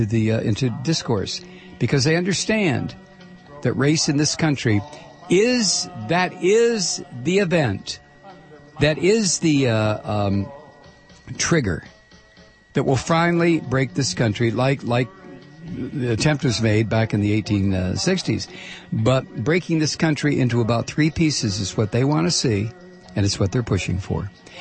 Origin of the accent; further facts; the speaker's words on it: Northern US, United States; and I grew up in the North. I'm not talking about the South.